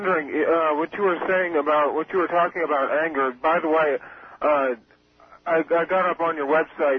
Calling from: Youngstown, Ohio, United States; Yes, I'm calling from Youngstown.

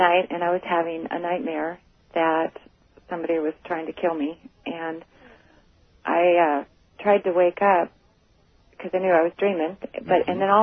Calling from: Wenatchee, Washington, United States; Hi, I'm calling from Wenatchee.

